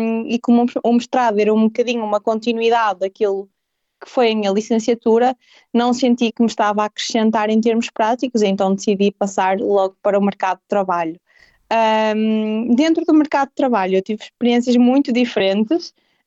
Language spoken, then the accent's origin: Portuguese; Santo Tirso, Porto, Portugal; eu não sou de Braga, sou de Santo Tirso, fica ali a meio